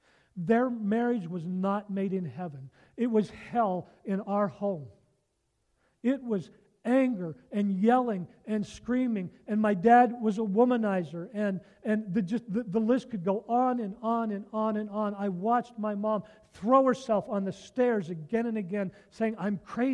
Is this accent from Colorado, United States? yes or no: no; Pennsylvania, United States; So I was raised up in West Central Pennsylvania. And I grew up in a non-Christian home.